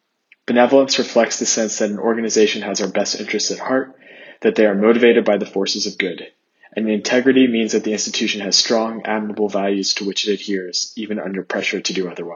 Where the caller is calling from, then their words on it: Zurich, Switzerland; I'm coming from Zurich, Switzerland.